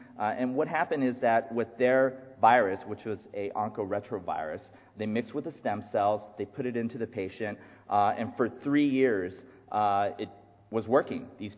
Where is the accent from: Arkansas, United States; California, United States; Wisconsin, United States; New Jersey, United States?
California, United States; Los Angeles; I'm actually from Los Angeles. This is the LA version of a stem cell.